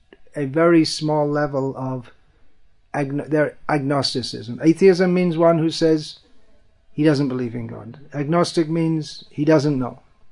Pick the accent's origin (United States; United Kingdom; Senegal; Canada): United Kingdom; England; during much of my youth growing up in England